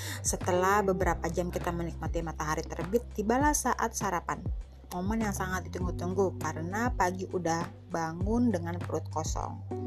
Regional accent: Jakarta, Indonesia; pasir pantai yang putih banget yang kita sebagai orang Jakarta gak pernah lihat ada

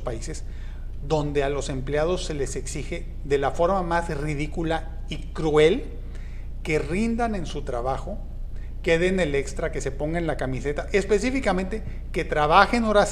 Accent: Mexico; a pesar de que voy a sonar como macho mexicano

